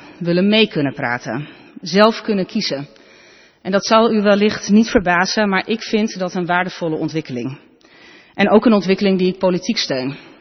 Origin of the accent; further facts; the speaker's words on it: Groningen, Netherlands; ik kom uit Groningen. Ik ben oud-verpleegkundige, gelovig grootgebracht, moeder van twee kinderen